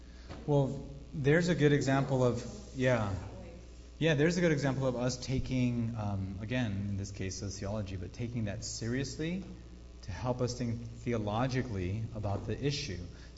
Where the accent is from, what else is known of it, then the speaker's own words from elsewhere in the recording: United States; My point is, I was born and raised in America. I love what America has given me